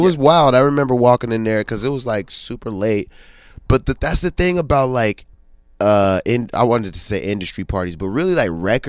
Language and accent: English; Pittsburgh, Pennsylvania, United States; It was cool growing up in Pittsburgh. It was like we moved really fast.